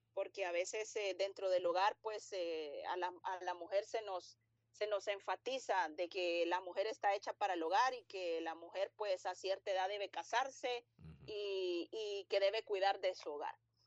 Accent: Honduras; pero hasta el momento para lo que me estoy preparando es acá en Honduras.

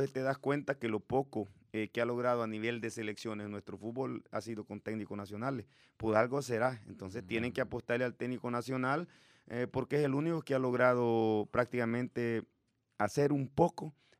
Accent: El Salvador; como salvadoreño, me siento orgulloso de que esa selección haya clasificado al Mundial

